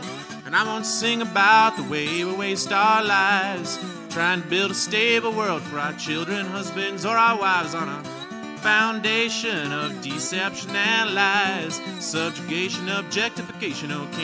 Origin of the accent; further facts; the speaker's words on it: Indiana, United States; See, I was, you know, I'm from Indiana. That must be my problem.